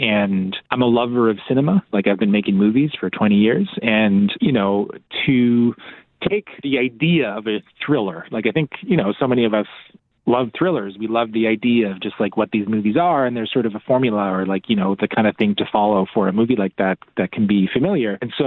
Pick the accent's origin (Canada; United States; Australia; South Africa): Canada; Hay River, Northwest Territories; Yeah, so I'm Dene. I grew up in Hay River in the Northwest Territories. And, you know, I spent my whole life driving on the highways, both in the Northwest Territories and Northern Alberta.